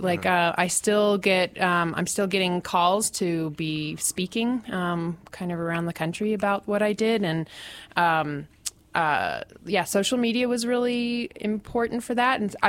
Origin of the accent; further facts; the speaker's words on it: Lexington, United States; now in Washington, D.C., United States; I grew up in Lexington. Yeah.